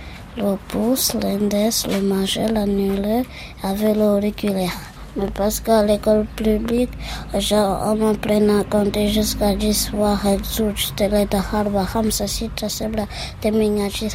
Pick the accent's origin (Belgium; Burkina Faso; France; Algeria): Algeria; J'ai grandi en Algérie.